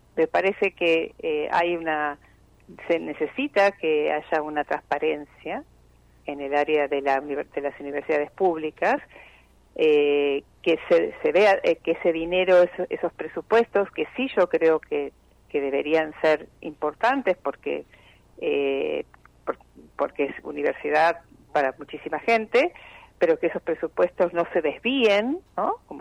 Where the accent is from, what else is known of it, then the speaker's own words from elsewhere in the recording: Uruguay; also born or lived in United States; now in Argentina; Sí, soy ciudadana uruguaya, soy ciudadana argentina, viví en Estados Unidos.